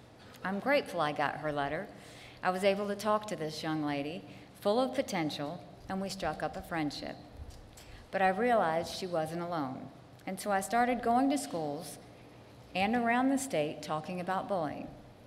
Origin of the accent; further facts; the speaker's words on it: Bamberg, South Carolina, United States; when I went back to my hometown of rural Bamberg to give an anti-bullying speech